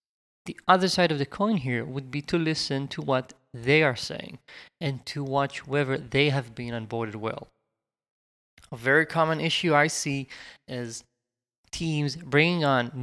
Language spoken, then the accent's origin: English; Israel; accent: Israeli; English is a second language; You can hear that I have my Israeli accent